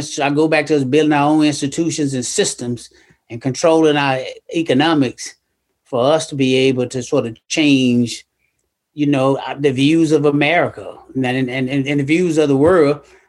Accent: Memphis, Tennessee, United States; because I grew up in Memphis, Tennessee, and I never saw my pops till I was 26.

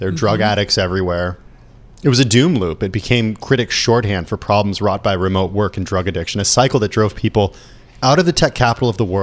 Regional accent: California, United States; certainly as a Californian, very close to my heart.

